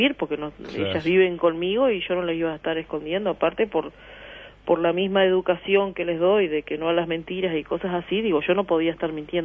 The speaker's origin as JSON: {"language": "Spanish", "region": "Salto", "country": "Uruguay", "tie": "born or raised there", "moved": "yes", "lives_now": "Artigas, Uruguay", "said": "No, yo soy de Salto, nacida y criada, hace 20 años que estoy radicada acá."}